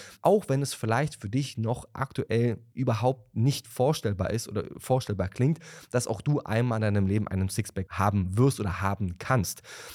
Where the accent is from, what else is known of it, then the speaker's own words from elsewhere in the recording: Wandlitz, Brandenburg, Germany; also born or lived in Berlin; ich komme aus Wandlitz, beziehungsweise ich bin ja gebürtiger Berliner und bin in meiner Jugend rausgezogen nach Wandlitz